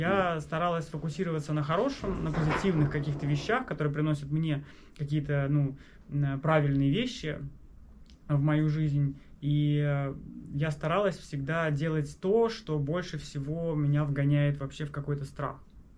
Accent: Saint Petersburg, Russia; now in United States; Мы говорили, мы типа из Питера.

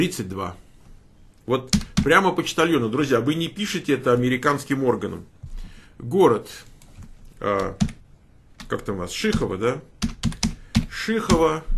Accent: Moscow, Russia; born there; я родился в Москве, правда

